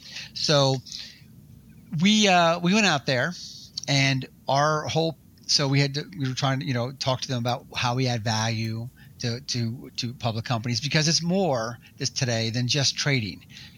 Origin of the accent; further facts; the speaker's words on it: East Coast, United States; because we're from the East Coast and we didn't know any better.